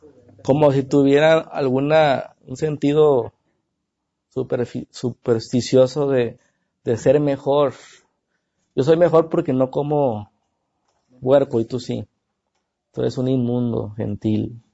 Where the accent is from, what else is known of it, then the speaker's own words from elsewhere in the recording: Mexico; Todos somos dragones. Somos mexicanos.